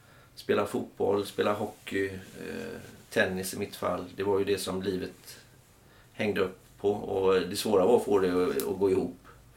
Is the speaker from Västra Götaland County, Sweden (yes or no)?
yes; Gothenburg, Västra Götaland County, Sweden; Eftersom jag kommer från Göteborg så är halländsk fotboll för mig fantastiska planer och underbara förutsättningar att spela.